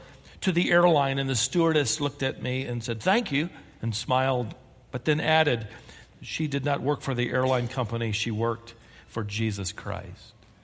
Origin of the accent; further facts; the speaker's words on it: Worthington, Minnesota, United States; born there; make a 24-hour trip to Minnesota, place of my father's birth and upbringing. I was born in Worthington, Minnesota.